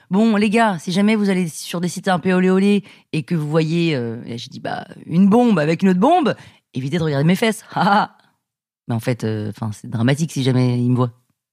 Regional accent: Paris, Île-de-France, France; also born or lived in London, United Kingdom; Et moi, je suis née à Londres. Et donc, ils ont passé 15 ans à Londres. Moi, je suis partie à 8 ans de Londres. Et après, ils sont arrivés à Paris

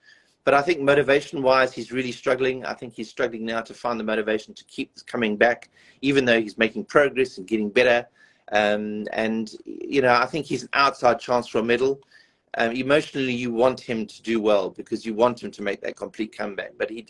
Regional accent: South Africa; as a South African watching it, it's quite emotional

